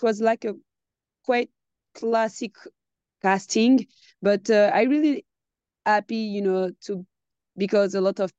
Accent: France; English is a second language; my parents come from Senegal. I was born and raised in France, but with Senegalese background.

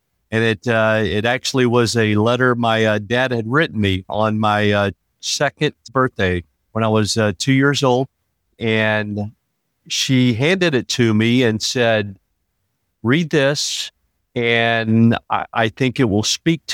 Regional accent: Lincolnton, Georgia, United States; also born or lived in Fort Rucker, Alabama; Well, originally I was born at Fort Rucker as a military brat. And I unfortunately am a Gold Star son. So shortly after my dad was shot down and killed in Vietnam, my mom, sister, and myself moved back to Lincolnton, Georgia, stayed there for a little bit

